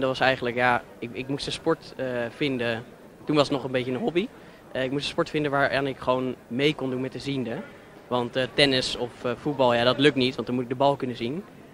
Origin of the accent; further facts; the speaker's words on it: Haarlem, North Holland, Netherlands; ik ben 16 jaar en ik kom uit Haarlem.